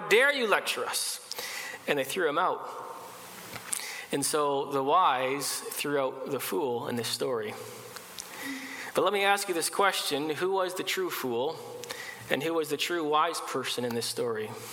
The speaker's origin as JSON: {"language": "English", "country": "Canada", "said": "I have this passport, which highlights the fact that I'm a Canadian citizen."}